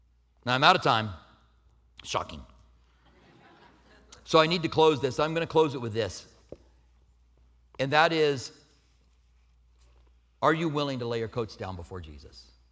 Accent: Clinton, Iowa, United States; The world thinks we're from Podunk, Clinton, Iowa, which I am from there.

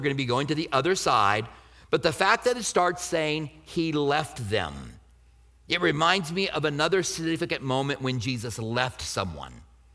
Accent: Albuquerque, New Mexico, United States; I grew up in Albuquerque, and there was a lake about 3 hours away from Albuquerque, maybe a little under that, Elephant Butte.

